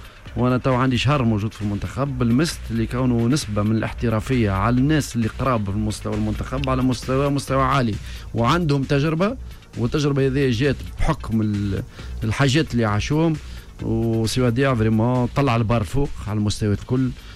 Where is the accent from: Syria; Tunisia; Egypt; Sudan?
Tunisia; ونشوفوا المدربين الكبار اللي عندنا في تونس